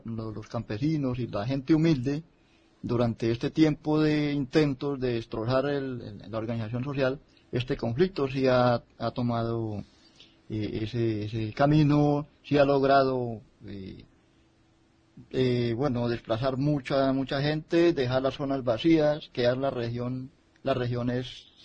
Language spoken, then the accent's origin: Spanish; Colombia; por reclamar los justos derechos que tenemos como humanos y como colombianos a través de la Carta Magna.